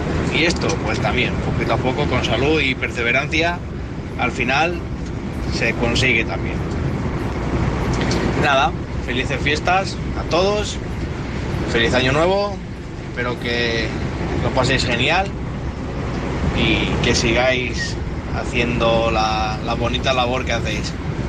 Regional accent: Madrid, Community of Madrid, Spain; de Madrid, tengo 25 años, soy camionero.

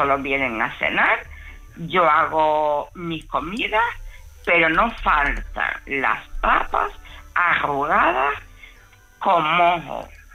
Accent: Las Palmas de Gran Canaria, Canary Islands, Spain; soy de Las Palmas de Gran Canaria.

